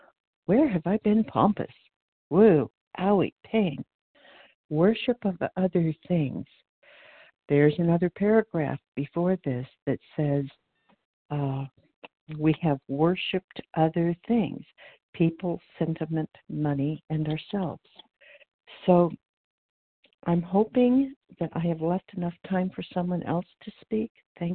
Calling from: Oregon, United States; I'm calling from Oregon.

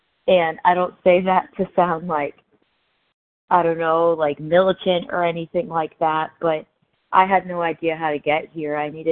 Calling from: Tennessee, United States; I'm calling in from Tennessee.

